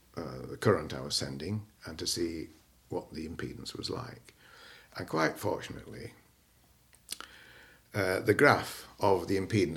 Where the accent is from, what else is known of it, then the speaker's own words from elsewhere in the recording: Stockport, North West England, United Kingdom; born there; I was born in November 1938 on the 15th, and I was born in Stockport.